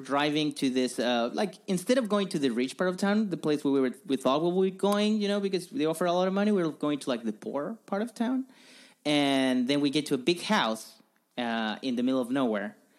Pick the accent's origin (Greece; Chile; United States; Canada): Chile; I'm from Chile.